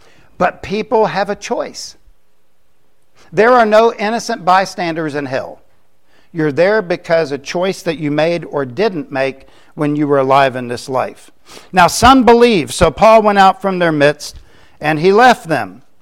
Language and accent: English; Florida, United States; I'm not making fun of people in the South. I was raised in Florida, so y'all get over it.